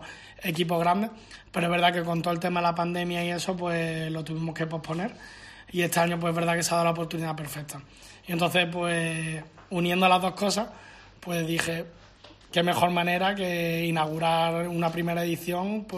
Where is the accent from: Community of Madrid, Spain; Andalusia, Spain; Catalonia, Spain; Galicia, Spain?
Andalusia, Spain; Málaga; now in Murcia, Spain; no, yo soy malagueño, pero es verdad que soy un embajador de Murcia fuera de aquí.